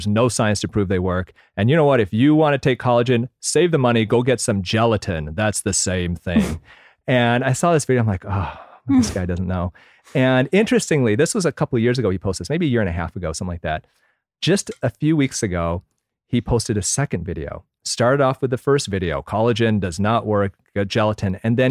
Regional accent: Michigan, United States; born or raised there

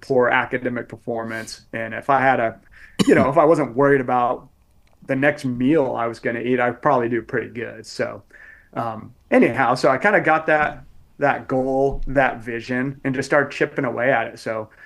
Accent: Coos Bay, Oregon, United States; Yeah, so I was trying to like make things work in my hometown, so out here in Coos Bay, Oregon.

